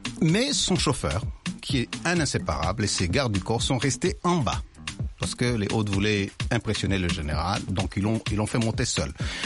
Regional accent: Kinshasa, DR Congo; Tu sais, j'ai grandi à Kinshasa et.

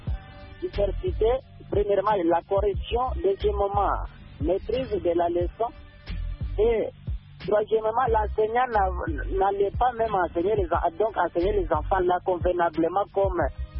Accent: DR Congo

